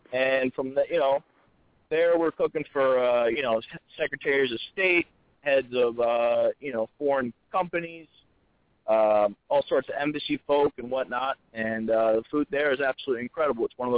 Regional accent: Virginia, United States; now in New Jersey, United States; You know I'm from Virginia, right?

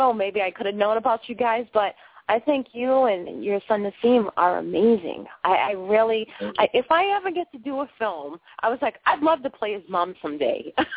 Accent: Boston, Massachusetts, United States; accent: Boston; I know I have the Boston accent, but, hey, you can say we're from Boston.

